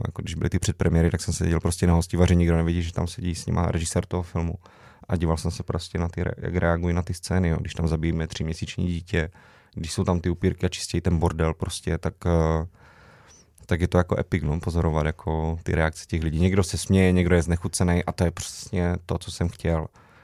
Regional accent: Moravia, Czechia; jak se říká u nás na Moravě

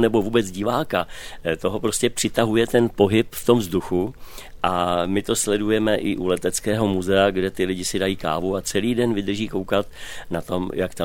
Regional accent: Mladá Boleslav, Central Bohemian Region, Czechia; u nás v Mladé Boleslavi je to postavený jenom na historických letadlech.

